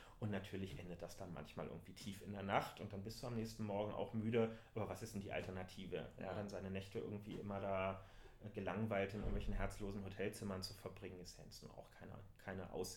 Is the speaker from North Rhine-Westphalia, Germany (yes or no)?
no; Berlin, Germany; Also als Berliner, der irgendwie auch zum Feiern durchaus mal unterwegs ist, kommst du ja an Techno letztlich gar nicht vorbei.